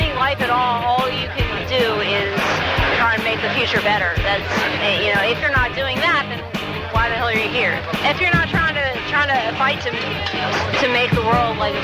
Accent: Cherry Hill, New Jersey, United States; born there; I was born in South Jersey, in the suburbs.

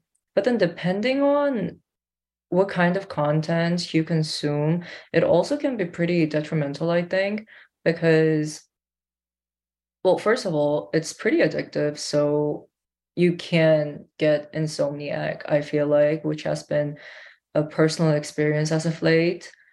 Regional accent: South Korea; By the way, I'm from Korea.

